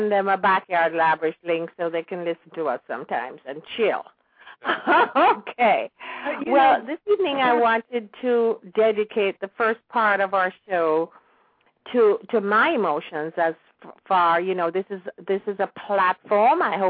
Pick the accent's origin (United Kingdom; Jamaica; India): Jamaica; now in United States; Because things are so different now than when we grew up in Jamaica, when we did not have television and we didn't have the medium of communication like you do now.